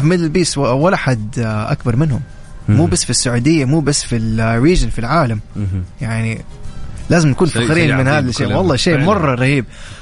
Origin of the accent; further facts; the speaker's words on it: Jeddah, Makkah Province, Saudi Arabia; born there; يعني ولدت في جده صح يعني كنت اروح كثير لابحر